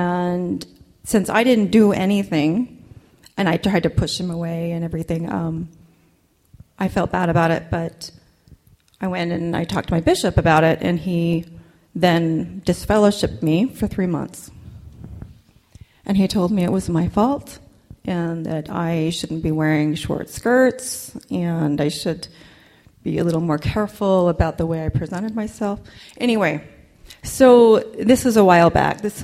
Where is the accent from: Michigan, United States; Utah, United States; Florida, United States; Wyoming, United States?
Utah, United States; Sandy; I grew up in Sandy, and you know, I've been all over the world